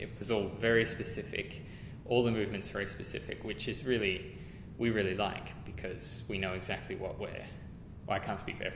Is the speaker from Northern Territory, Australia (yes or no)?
no; Townsville, Queensland, Australia; also born or lived in United States; now in Singapore; I'm originally from Townsville, Australia, but I've had the opportunity of dancing in the States, in New York, in California, and now I'm here in Singapore.